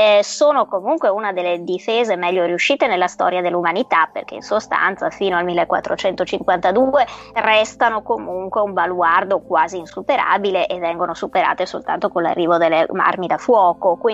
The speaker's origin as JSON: {"language": "Italian", "town": "Venice", "region": "Veneto", "country": "Italy", "said": "Parlo perché sono veneziana, quindi..."}